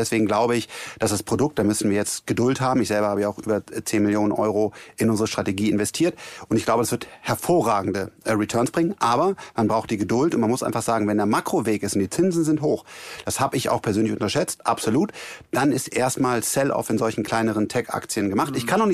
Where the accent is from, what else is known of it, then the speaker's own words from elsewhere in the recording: North Rhine-Westphalia, Germany; Wir sind ja alle Rheinländer.